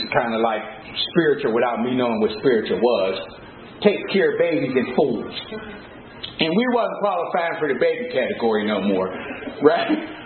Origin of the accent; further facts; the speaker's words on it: Pittsburgh, Pennsylvania, United States; I grew up in Homewood Brushton, and Homewood Brushton is like any ghetto USA.